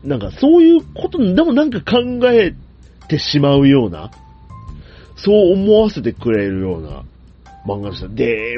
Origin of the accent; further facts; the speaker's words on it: Fukuoka, Japan; 九州、まあ、僕も地元福岡なので、